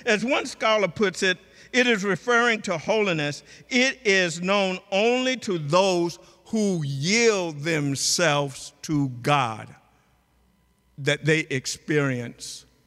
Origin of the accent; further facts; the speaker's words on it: the South, United States; And growing up in the South as a little black boy, some said, he's not even human.